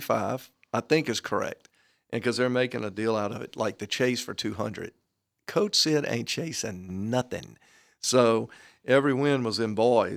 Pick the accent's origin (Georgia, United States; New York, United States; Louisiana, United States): Louisiana, United States; Baton Rouge; I visited my street I grew up on, Cannon Street.